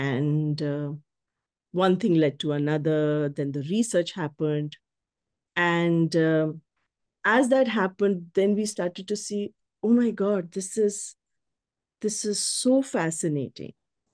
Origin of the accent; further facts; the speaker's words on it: Delhi, India; I was born in Delhi, as when you introduced me, everything about me has been homegrown in Delhi. And I grew up in a joint family.